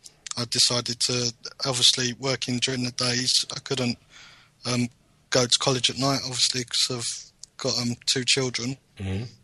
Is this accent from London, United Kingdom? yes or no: yes; Crayford, London, United Kingdom; I'm from Crayford in Kent